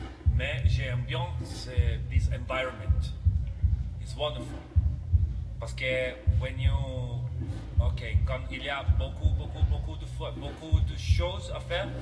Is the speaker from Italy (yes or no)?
yes; Southeast Italy, Italy; French is a second language; Je suis italien. Je viens du sud-est de l'Italie.